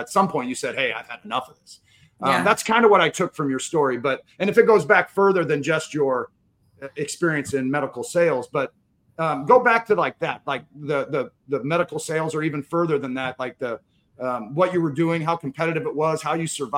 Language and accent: English; Pacific Northwest, United States; now in St. Louis, United States; Because I'm a Northwestern, I'm in St. Louis, but I grew up in the Northwest.